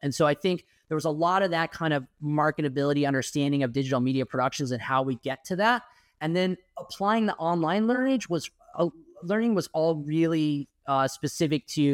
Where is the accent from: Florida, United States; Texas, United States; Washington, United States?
Texas, United States; Houston; born there; which is why I was born in Houston.